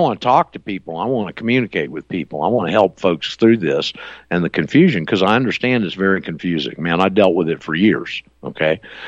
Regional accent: Panama City, Florida, United States; You know I'm from Panama City, right?

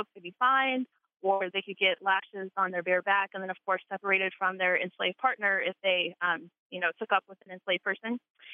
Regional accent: Wichita, Kansas, United States; moved away; And I'm originally from Wichita, Kansas. That's where I was raised, where my mother was raised.

